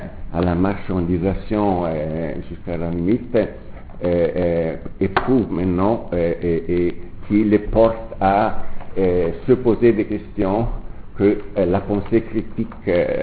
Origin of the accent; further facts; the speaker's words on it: Switzerland; en tant que Suisse est présent à ce débat